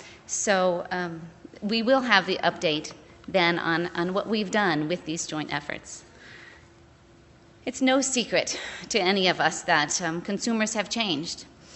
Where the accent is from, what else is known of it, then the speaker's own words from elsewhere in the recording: Massachusetts, United States; I'm from Massachusetts, from New England, and in my part of the country, many of us as dairy producers forget that we are also beef producers.